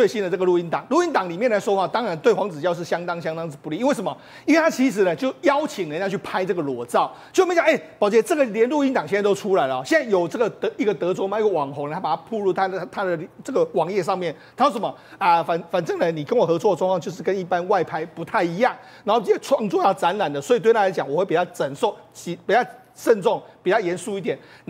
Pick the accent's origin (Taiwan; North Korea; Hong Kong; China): Taiwan; 有我们台湾人，还有很多外国人